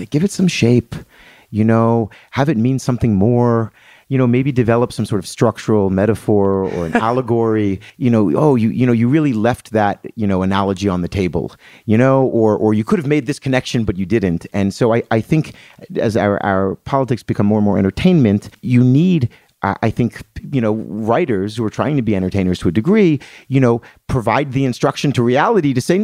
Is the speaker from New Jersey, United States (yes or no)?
yes; Atlantic City, New Jersey, United States; I'm from Atlantic City, New Jersey.